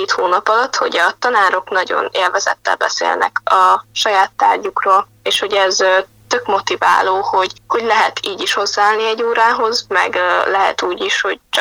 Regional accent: Hungary; Legalábbis bennem ez a magyarság tudat, meg az, hogy magyar vagyok, ez egy szép nyelv, egy nehéz nyelv nyilván

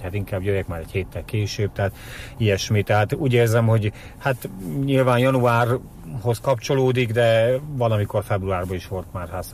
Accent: Miskolc, Borsod-Abaúj-Zemplén, Hungary; born there; mivel én miskolci születésű vagyok, tehát számomra szinte ugyanaz volt.

